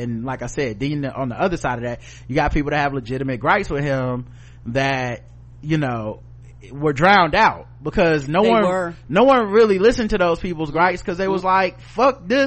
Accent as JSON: {"language": "English", "country": "Canada", "said": "So while I'm a Canadian, I had my Thanksgiving a month ago."}